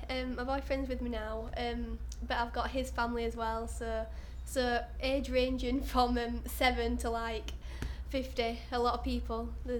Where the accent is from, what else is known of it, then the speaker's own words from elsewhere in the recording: Barnsley, Yorkshire and the Humber, United Kingdom; Well, we're from Barnsley, so obviously travelling actually to London is, you know, a bit of a trek, but.